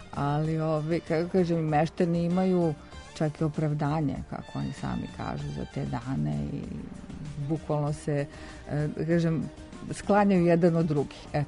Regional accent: Belgrade, Serbia; Ja sam odrasla u kući u Beogradu

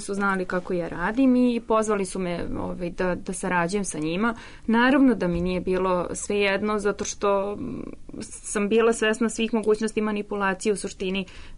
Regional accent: Serbia; da ja budem instrumentalizowana kao i Srpkinja koja radi za Ministarstvo kulture Albanije u tom trenutku.

